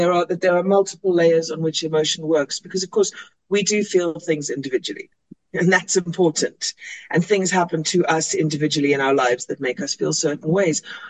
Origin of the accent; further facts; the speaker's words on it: South Africa; But it was so interesting to be in Mexico as a South African